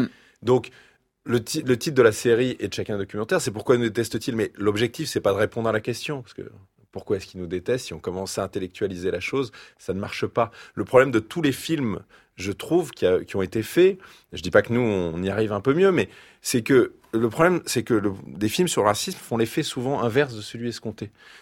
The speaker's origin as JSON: {"language": "French", "country": "France", "said": "moi, je suis français... et juif, mais on est tous français, quoi."}